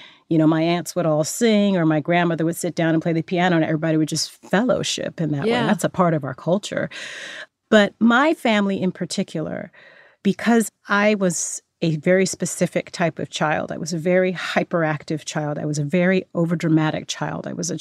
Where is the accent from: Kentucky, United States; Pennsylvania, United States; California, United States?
California, United States; Fresno; I was this kid from Fresno, California, who had gotten accepted to Juilliard